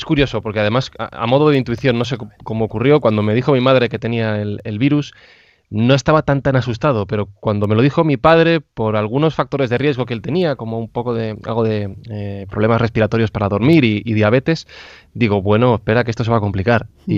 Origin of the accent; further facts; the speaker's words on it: Madrid, Community of Madrid, Spain; yo soy nacido y crecido en Madrid